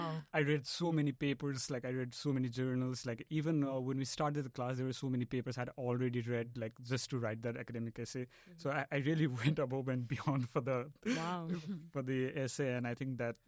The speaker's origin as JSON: {"language": "English", "town": "Kathmandu", "region": "Bagmati", "country": "Nepal", "said": "because I'm from Kathmandu, and I was in Kathmandu for 1 week, and I didn't really go home."}